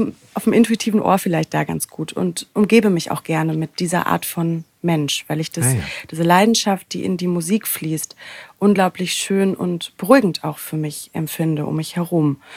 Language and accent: German; North Rhine-Westphalia, Germany; also born or lived in Cologne; now in Berlin, Germany; ich bin aufgewachsen im Sauerland, recht klein und beschaulich, bin dann nach Köln zum Studieren gegangen, habe dort Medienmanagement studiert und bin über diese Station für ein Praktikum nach Berlin.